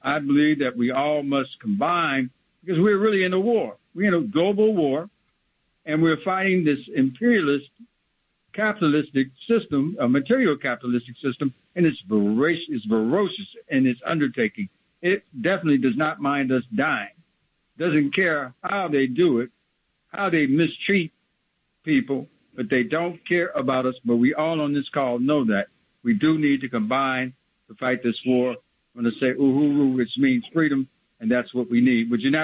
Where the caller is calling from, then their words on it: Battle Creek, Michigan, United States; I'm calling from Battle Creek, Michigan.